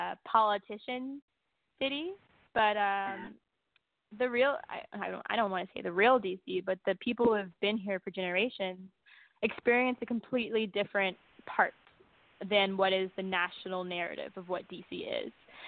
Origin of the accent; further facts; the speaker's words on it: Houston, Texas, United States; I'm from Houston, Texas.